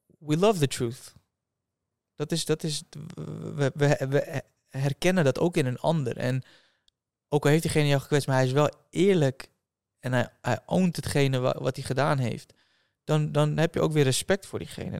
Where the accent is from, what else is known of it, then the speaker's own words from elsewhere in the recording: Lelystad, Flevoland, Netherlands; ik ben in Lelystad opgegroeid en ik ben net 4 maanden in Dubai geweest. En ik ben nu even in Lelystad.